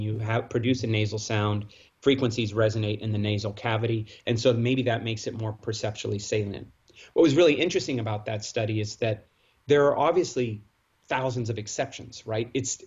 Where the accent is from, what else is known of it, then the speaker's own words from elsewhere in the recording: Brazil; English is a second language; Or like I grew up in Brazil, I speak Portuguese a lot better than I speak any Amazonian language.